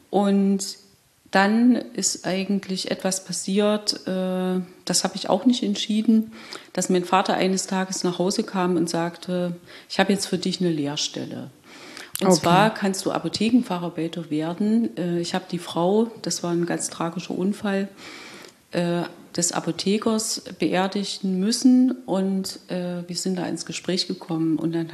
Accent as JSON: {"language": "German", "region": "Thuringia", "country": "Germany", "tie": "born or raised there", "said": "Ich bin eine Pfarrerstochter, aufgewachsen in Thüringen."}